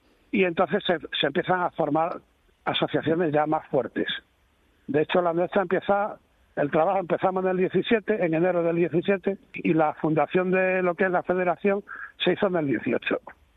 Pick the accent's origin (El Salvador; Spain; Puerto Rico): Spain; Extremadura; en Extremadura, en la zona que yo soy de La Vera